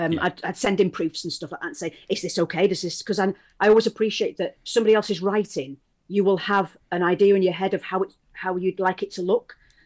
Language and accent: English; Wales, United Kingdom; it's also very much a Welsh thing. I can say that because I am Welsh